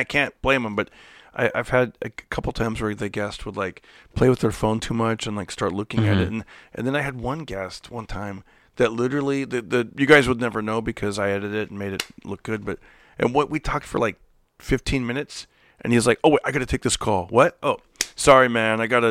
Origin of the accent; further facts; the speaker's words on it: Fresno, California, United States; Yeah, yeah. I grew up in Fresno.